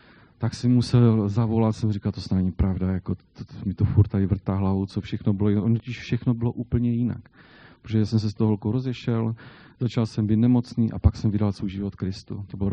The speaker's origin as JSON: {"language": "Czech", "town": "Jablunka", "region": "Zlín Region", "country": "Czechia", "lives_now": "Velké Karlovice, Czech Republic", "said": "jsme z Rožnova pod Radoštěm, my s Lenkou bydlíme ve Velkých Karlovicích. Já pocházím teda z Jablunky, to je jenom takové to Jablunka, to je u Vsetína na Valašsku."}